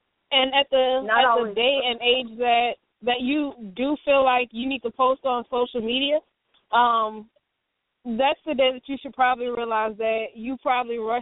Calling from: LaPlace, Louisiana, United States; I'm calling from LaPlace.

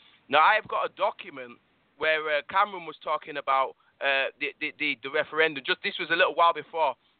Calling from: England, United Kingdom; I'm calling from the United Kingdom in England.

